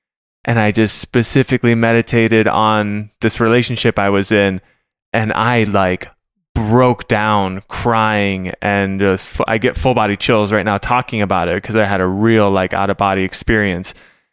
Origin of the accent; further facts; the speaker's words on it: Midwest, United States; but I got caught in that story of I'm from the Midwest.